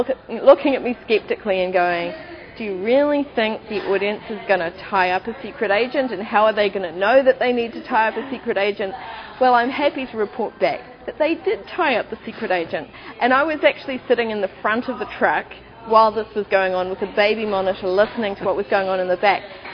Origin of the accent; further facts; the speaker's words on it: Wellington, New Zealand; lay a story trail through the streets of Wellington, my hometown